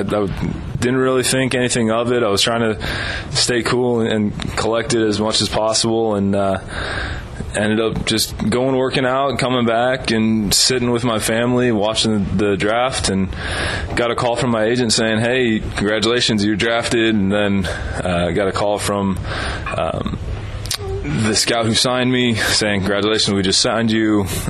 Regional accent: Tucson, Arizona, United States; I'm actually from Arizona. So I grew up in Tucson.

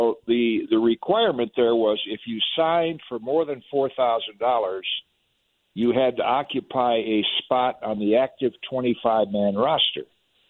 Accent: Michigan, United States; So driving home with my dad to my hometown in Michigan

